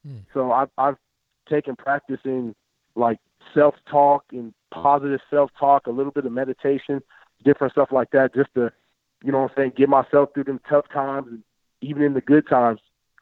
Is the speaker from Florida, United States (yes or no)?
no; Los Angeles, California, United States; No, I'm a LA kid. I'm from Cali, so I got to say hot.